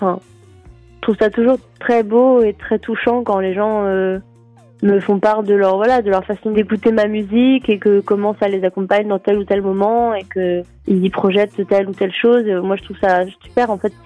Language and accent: French; Brittany, France; je suis bretonne d'origine et ma famille a une maison dans le Morbihan sur la côte et du coup c'est vraiment, j'ai passé tous mes étés à la plage là-bas au Fort Bloquet plus exactement